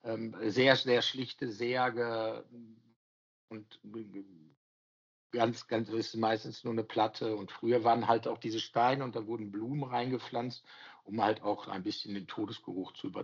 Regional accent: North Rhine-Westphalia, Germany; weil ich ein Kind des Ruhrgebiets bin

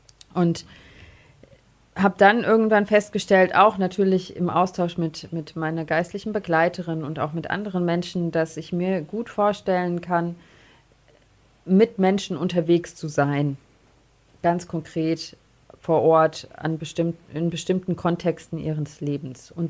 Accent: Hesse, Germany; also born or lived in Frankfurt; now in Augsburg, Germany; Ich bin eigentlich aus Hessen und aufgewachsen im Rhein-Main-Gebiet und habe viele Jahre in und um Frankfurt gelebt und auch dort studiert an der Philosophisch-Theologischen Hochschule St. Georgen.

